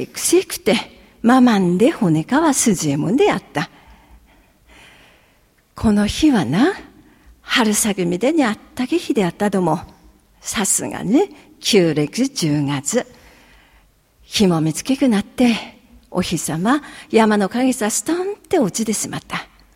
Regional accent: Akita, Japan; 秋田生まれの秋田育ち、秋田で死んでいきます。

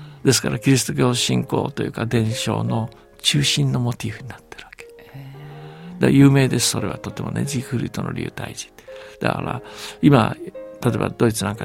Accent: Beijing, China; 例えば僕は北京で育ったんですけども

